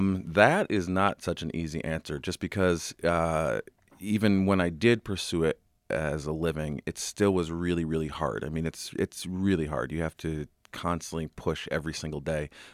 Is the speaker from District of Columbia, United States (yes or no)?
no; Rochester, New York, United States; I was one of the very fortunate people in Rochester that Highland Park was my front yard.